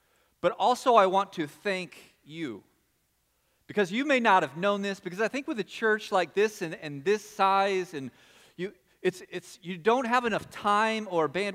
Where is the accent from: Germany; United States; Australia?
United States; Texas; now in Charlottesville, United States; people that I know, they know I'm from Texas, and I have to give a defense for Texas oftentimes.